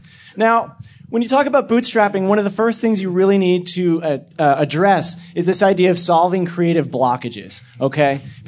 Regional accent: Pennsylvania, United States; Well, ladies and gentlemen, as you know, I come from Pennsylvania.

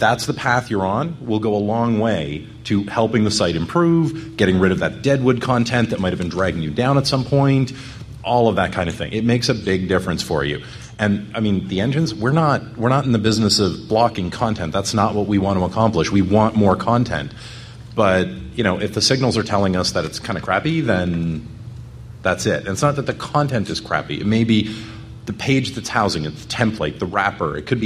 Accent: Canada; Yes, I'm Canadian.

